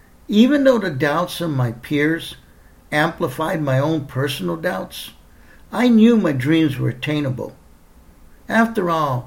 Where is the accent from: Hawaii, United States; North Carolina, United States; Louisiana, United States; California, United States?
California, United States; San Diego; We grew up in Southeast San Diego, where crushed dreams were often the effect of poverty on education, community, and family.